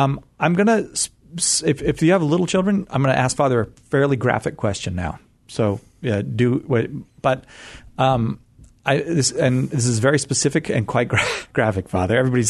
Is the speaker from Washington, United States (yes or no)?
no; Georgia, United States; I'm from Georgia.